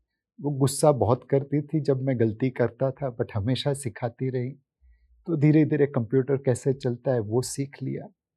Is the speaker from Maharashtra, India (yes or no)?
yes; Mumbai, Maharashtra, India; born there; सो मैं बम्बई में ही पैदा हुआ। बम्बई मेरी जन्मभूमि है, कर्मभूमि है।